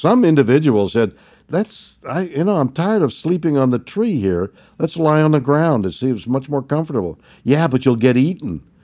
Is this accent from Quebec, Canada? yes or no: yes; Montreal, Quebec, Canada; I was brought up in Montreal, Canada.